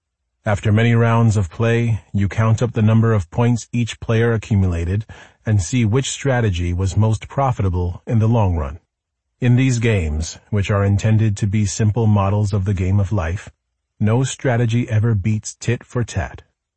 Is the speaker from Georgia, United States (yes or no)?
no; Virginia, United States; Another case occurred in my home state of Virginia.